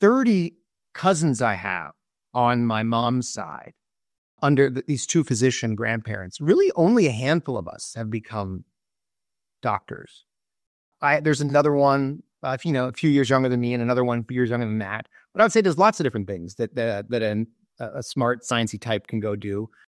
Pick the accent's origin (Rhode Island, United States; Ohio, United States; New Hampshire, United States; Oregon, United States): New Hampshire, United States; I grew up in New Hampshire, about an hour north of Boston, on a little horse farm. My parents were small-town pediatricians.